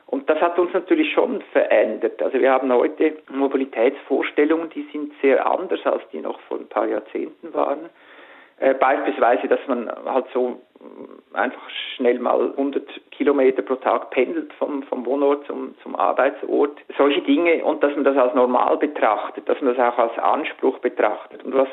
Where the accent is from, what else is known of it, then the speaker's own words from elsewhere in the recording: Switzerland; Aber ich bin Schweizer